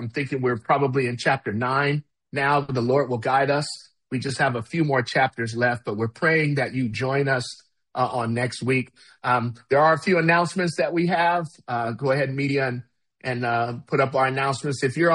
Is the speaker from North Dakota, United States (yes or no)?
no; California, United States; from California.